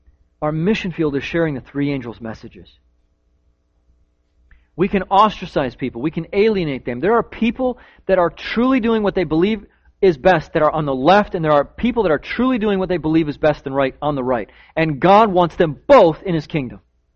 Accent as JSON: {"language": "English", "country": "United States", "said": "My dad used to, you know, he escaped from socialist Romania. I'm very happy I'm American."}